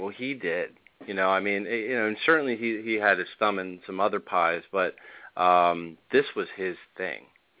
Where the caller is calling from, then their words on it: Pennsylvania, United States; I'm calling from Pennsylvania.